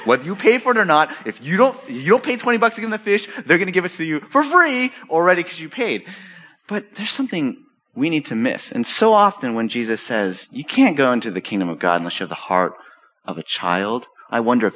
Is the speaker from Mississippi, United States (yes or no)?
no; California, United States; I grew up around Marineland or SeaWorld in California.